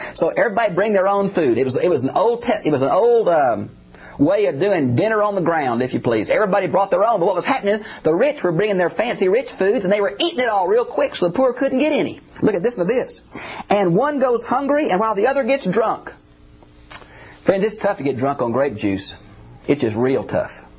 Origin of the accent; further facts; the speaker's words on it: Texas, United States; I grew up in East Texas where I went to college.